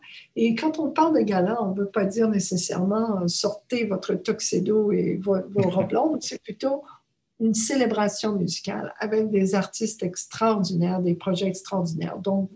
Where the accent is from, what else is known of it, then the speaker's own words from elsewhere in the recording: Canada; now in Australia; Je suis canadienne-australienne maintenant